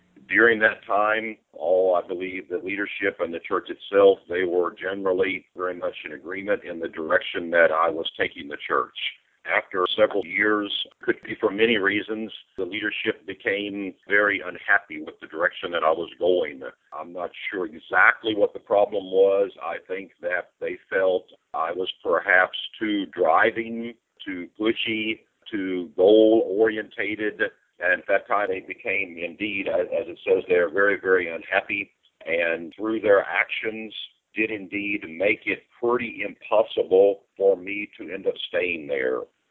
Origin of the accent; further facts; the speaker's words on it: Cape Girardeau, Missouri, United States; Yes, I was born and raised in Cape Girardeau, Missouri. That's correct.